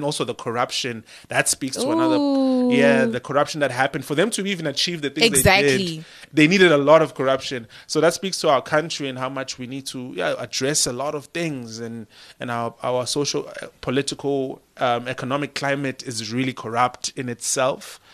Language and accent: English; Johannesburg, Gauteng, South Africa; now in Port Elizabeth, South Africa; So I'm going to answer that by saying I grew up in Johannesburg, you know.